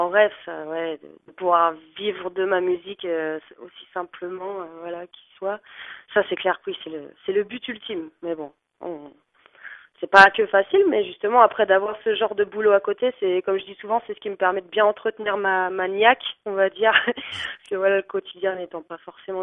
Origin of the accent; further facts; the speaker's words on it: Normandy, France; Alors, je suis originaire de Normandie, près du Havre. Et voilà, et ça fait quelques années maintenant, j'ai migré en région parisienne, en 93.